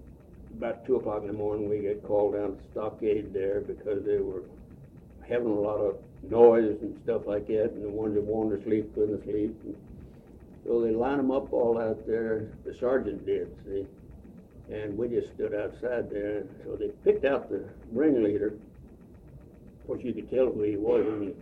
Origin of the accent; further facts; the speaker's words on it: Palestine, Texas, United States; My hometown was Palestine, Texas, East Texas, and we had lots of colored people there.